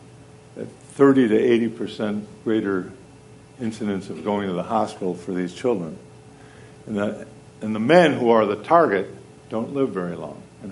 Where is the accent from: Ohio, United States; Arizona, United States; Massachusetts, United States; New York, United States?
Massachusetts, United States; Boston; I had an Aboriginal friend who found out I was from Boston.